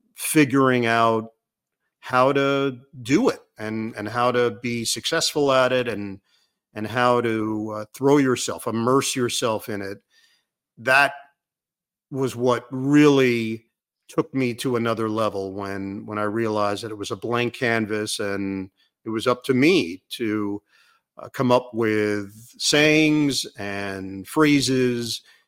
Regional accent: New York, United States; Locally growing up in New York, Marv was doing the Knicks.

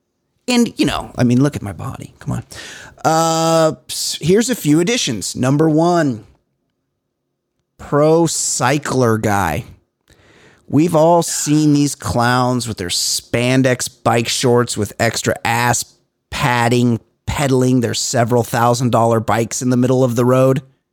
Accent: Minnesota, United States; That demented dentist is from Minnesota, and I usually like to stick up for my home state.

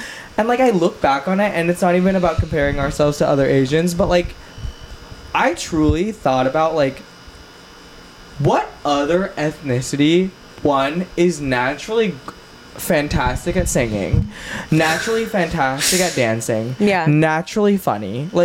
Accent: Texas, United States; And like, I think growing up in Texas, again, it's like, the main sport is football

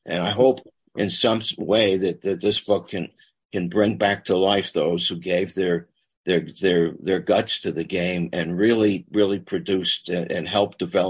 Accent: New York, United States; And so another part of my book, because I'm a New Yorker

